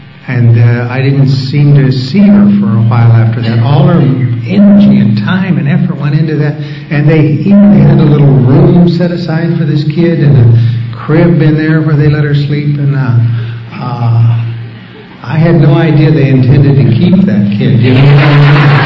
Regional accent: Billings, Montana, United States; I grew up in the Church of the Air in Billings, Montana. I got baptized in the Yellowstone River early March one year when I was about 13 years old.

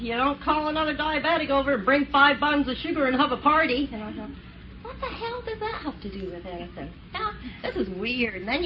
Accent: Scotland, United Kingdom; Well, in case you think I talk funny, I'm from Scotland.

